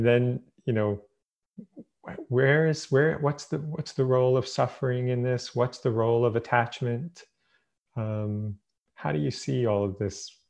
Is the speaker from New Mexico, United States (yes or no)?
no; Brooklyn, New York, United States; because I'm originally from Brooklyn, so I connected with you when it was coming out on visits to New York City.